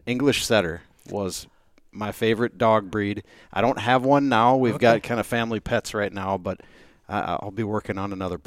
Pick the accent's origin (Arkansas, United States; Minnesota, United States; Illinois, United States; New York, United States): Minnesota, United States; Saint Paul; But I've been born and raised in St. Paul.